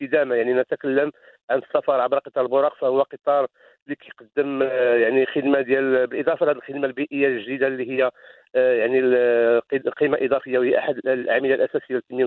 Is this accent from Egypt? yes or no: no; Morocco; عندنا في المغرب